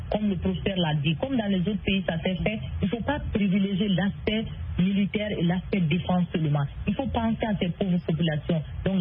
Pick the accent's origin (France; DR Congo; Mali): Mali; Kouryanzi, Central Mali; je suis peul et je viens de cette région, je viens de Kouryanzi.